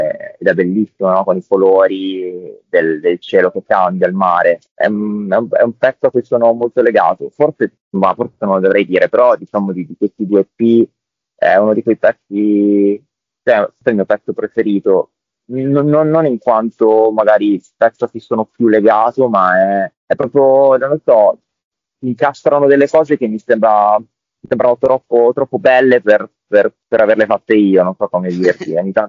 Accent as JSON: {"language": "Italian", "town": "Ravenna", "region": "Emilia-Romagna", "country": "Italy", "tie": "born or raised there", "lives_now": "Bologna, Italy", "said": "Vivo a Bologna, ma sono cresciuto in Romagna, a Ravenna"}